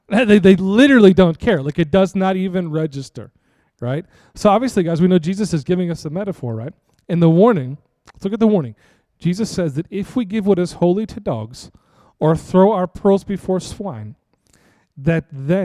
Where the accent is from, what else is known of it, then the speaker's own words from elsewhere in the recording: United States; See, let's face it. As American Christians, we'd much rather that the precious things of the kingdom get trampled than us.